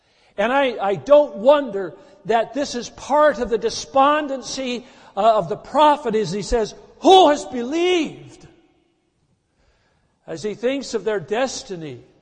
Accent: Wisconsin, United States; I'm sorry, I'm from Wisconsin too, but it's part of the heritage back there in the Midwest.

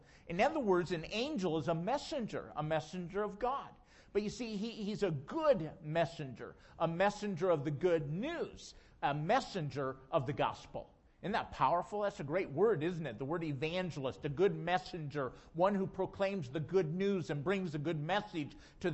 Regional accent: South Dakota, United States; Well, as a young person growing up in the Black Hills of South Dakota, I grew up in a pastor's home.

